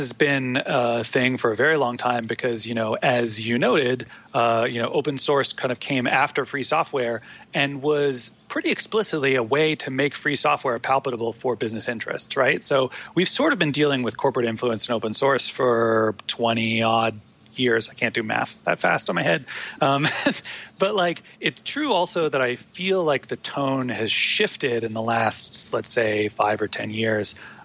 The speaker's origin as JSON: {"language": "English", "town": "Pittsburgh", "region": "Pennsylvania", "country": "United States", "also_born_or_lived": "New York City", "lives_now": "Austin, United States", "said": "I lived in New York City before, and then I've moved a lot of times in my life. So I am from Pittsburgh originally, but moved around a bunch, and this is why I'm currently in Austin."}